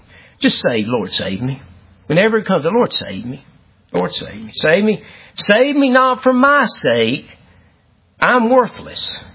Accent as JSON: {"language": "English", "country": "United States", "said": "sure we're from Douglas County, but we're relatively smart."}